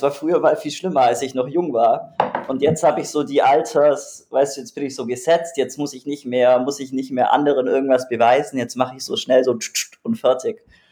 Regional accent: Augsburg, Bavaria, Germany; Ich bin ja stolzer Bayer. Nein, so richtig stolzer Bayer bin ich nicht, aber ich bin Bayer. Ich komme aus Augsburg.

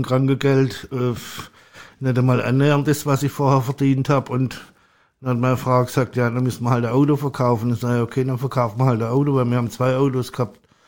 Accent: Stuttgart, Baden-Württemberg, Germany; Also ich komme aus dem Raum Stuttgart

